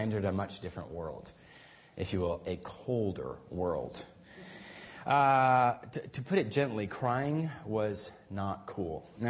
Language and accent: English; Guatemala; as a kid, I grew up in Guatemala